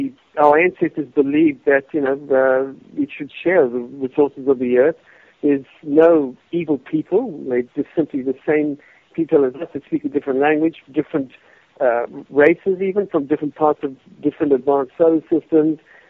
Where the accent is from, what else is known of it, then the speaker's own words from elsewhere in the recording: South Africa; Michael, being another South African, found his area where these ruins were